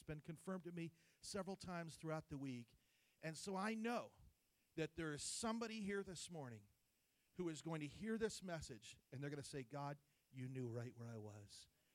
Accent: New Jersey, United States; New Jersey is where I'm from. How many of you know I'm from New Jersey? How many can tell I'm from New Jersey, okay, by my obnoxious personality?

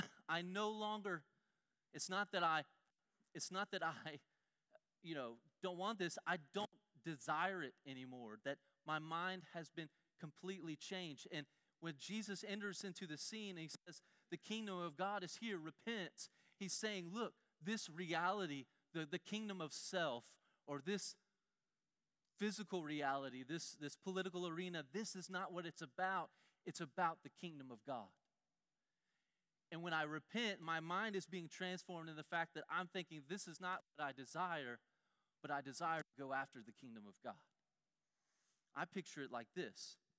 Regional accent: Augusta, Georgia, United States; there's a Zaxby's on every street and every corner in Augusta. And so I grew up going to Zaxby's a lot.

